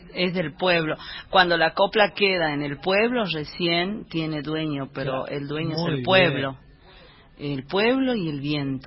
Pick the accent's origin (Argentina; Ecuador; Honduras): Argentina; Angastaco, Salta; Estuve el domingo pasado en Angastaco, en mi pago, de ahí donde soy yo, en mi pueblo